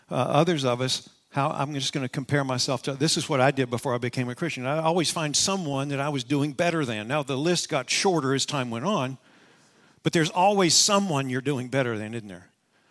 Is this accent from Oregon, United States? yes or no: no; West Virginia, United States; And again, I'm from West Virginia, so I'll tell you simply how I understand it. Growing up, our family had dogs.